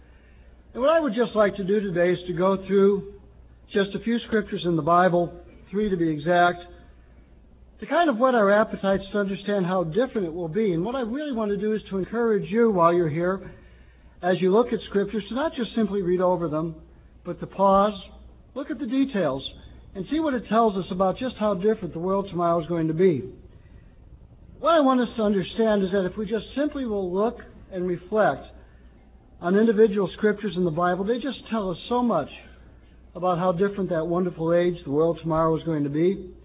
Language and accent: English; Chicago, Illinois, United States; You know, I was a kid, I grew up in Chicago, a pretty big city.